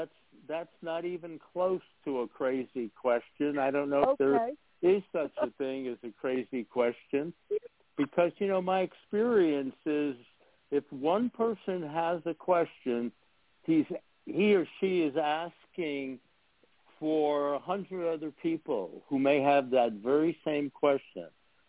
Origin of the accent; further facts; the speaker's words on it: New York, United States; I grew up outside of New York City. My family from Italy and New York City. I was a street punk.